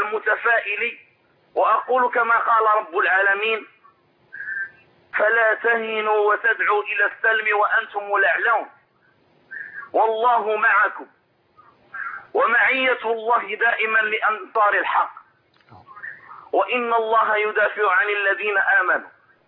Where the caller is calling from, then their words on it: Morocco; من المغرب.